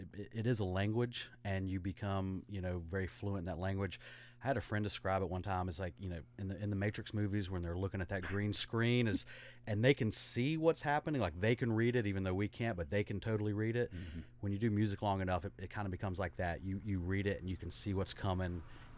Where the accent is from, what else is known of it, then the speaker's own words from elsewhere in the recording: Sparta, North Carolina, United States; Me and Joey, we grew up in Sparta, North Carolina together.